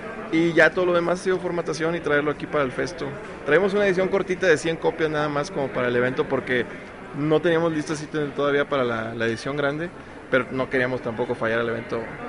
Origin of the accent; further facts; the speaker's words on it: Mexico; Como mexicanos, ¿verdad?